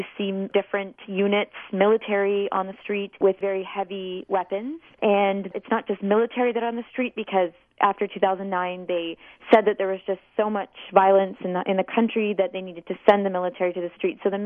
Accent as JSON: {"language": "English", "country": "Canada", "said": "for me as a Canadian and for Americans as well, it's very alarming"}